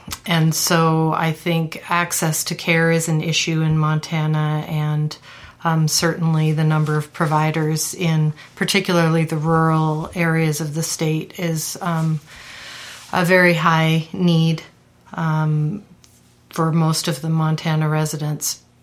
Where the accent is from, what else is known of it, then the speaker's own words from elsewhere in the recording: Canada; I'm actually Canadian